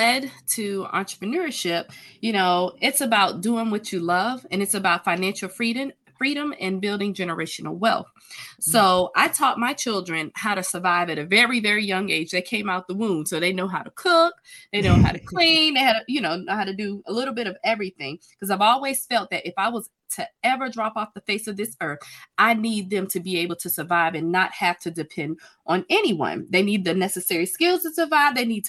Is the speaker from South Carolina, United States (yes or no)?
yes; South Carolina, United States; also born or lived in Asheville, North Carolina; I am a mother of five. I am an entrepreneur. I was born in Asheville. I like to call myself a Carolina girl because I was raised in South Carolina. So between North and South Carolina, that's who I am.